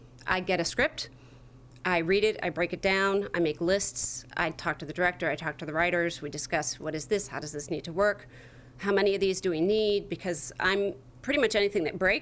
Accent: Pennsylvania, United States; now in North Carolina, United States; Pennsylvania

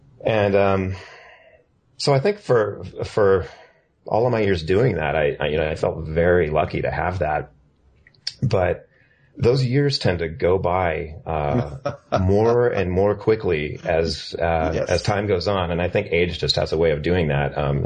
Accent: Cupertino, California, United States; Northern. I grew up actually right outside of Santa Clara in Cupertino

